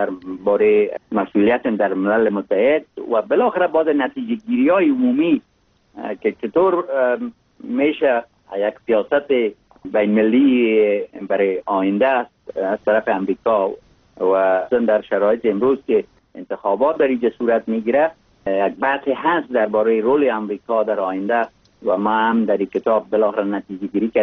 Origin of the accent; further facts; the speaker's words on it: Mazar-i-Sharif, Balkh, Afghanistan; born there; آدم از یک جای مثل مزار شریف که در اونجا متولد شدم بیاید